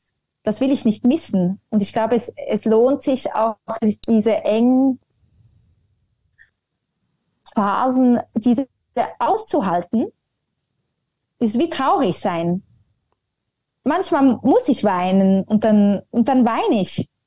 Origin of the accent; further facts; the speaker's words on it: Zurich, Switzerland; Ich bin in der Altstadt von Zürich aufgewachsen und wollte in der Natur sein.